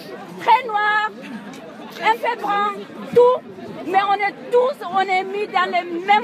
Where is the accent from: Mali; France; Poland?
Mali; Je viens du Mali.